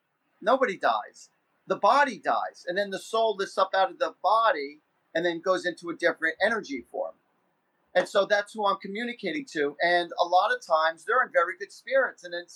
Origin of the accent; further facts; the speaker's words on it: New Jersey, United States; as far as growing up in Jersey and a rural neighborhood, and I had like about 20 friends around the neighborhood.